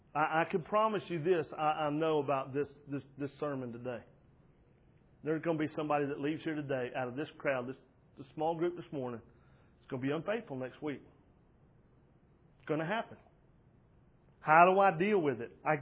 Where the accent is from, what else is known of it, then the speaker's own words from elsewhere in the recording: United States; And I don't like that because I'm an American and I'm free and I get to choose and all that stuff.